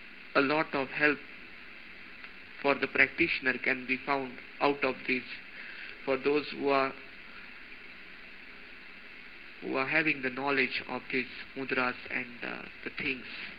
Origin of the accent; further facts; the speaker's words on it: India; So as an Indian, I can sit in the Sukhasana, which is the normal posture of sitting for the Indian people.